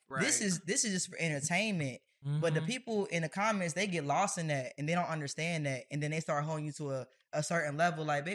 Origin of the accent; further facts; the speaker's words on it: Cincinnati, Ohio, United States; now in Atlanta, United States; And I learned that when I moved to Atlanta. I'm from Cincinnati, Ohio. Well, I'm very small town, okay?